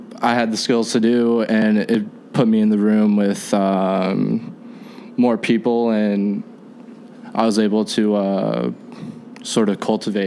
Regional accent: Sacramento, California, United States; I'm from Sacramento originally, so that's not too far out of the way from there.

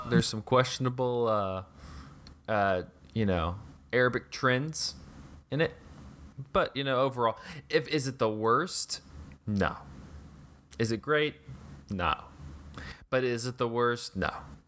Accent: Texas, United States; now in Tennessee, United States; I went through this phase when I moved to Tennessee from Texas that went on longer than it probably needed to be, where like my defining feature was, I'm from Texas.

